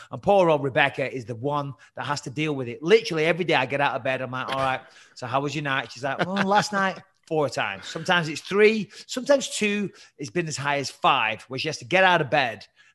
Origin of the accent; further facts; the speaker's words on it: England, United Kingdom; because I'm English and I can't even vote anyway. So we're not getting into it because I have no say.